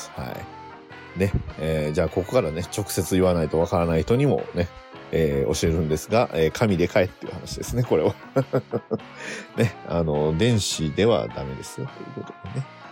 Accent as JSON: {"language": "Japanese", "region": "Hyogo", "country": "Japan", "said": "まあ私は兵庫ですけど、"}